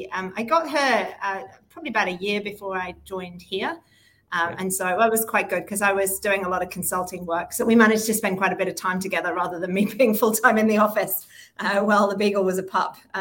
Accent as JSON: {"language": "English", "region": "North East England", "country": "United Kingdom", "moved": "as an adult", "lives_now": "Wellington, New Zealand", "said": "I'm originally from the UK. I've lived here for a little bit more than 15 years now, based in Wellington, really feeling at home as a Kiwi now. I'm from a tiny mining village up in the northeast of England"}